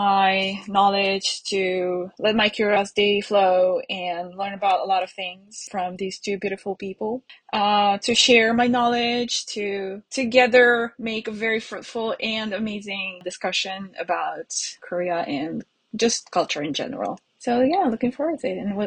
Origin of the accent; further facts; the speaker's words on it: Bucharest, Romania; I come from Romania, from its capital, Bucharest. It's in Eastern Europe